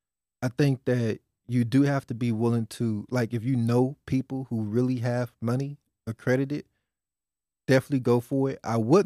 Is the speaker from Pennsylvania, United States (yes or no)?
no; Dallas, Texas, United States; I grew up in Oak Cliff, man.